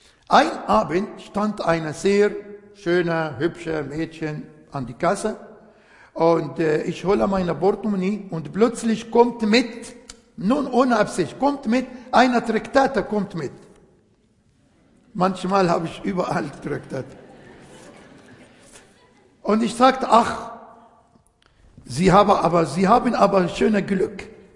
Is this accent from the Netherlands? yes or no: no; Egypt; German is a second language; ich bin Ägypter, ich will in Ägypten bleiben, der Herr hier dienen in meiner Muttersprache